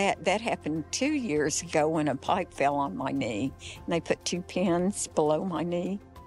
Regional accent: Oklahoma City, Oklahoma, United States; I'm from Oklahoma City, Oklahoma.

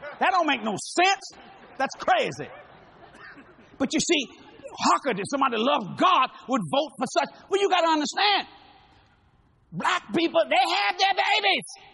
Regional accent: New Orleans, Louisiana, United States; I'm a Cajun from New Orleans. You don't know my culture.

